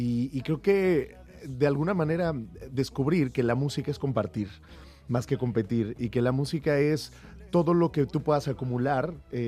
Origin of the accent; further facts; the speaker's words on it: Huamantla, Tlaxcala, Mexico; Ahí empecé cuando tenía 16 años, 17, hice un programa en la radio de mi pueblo.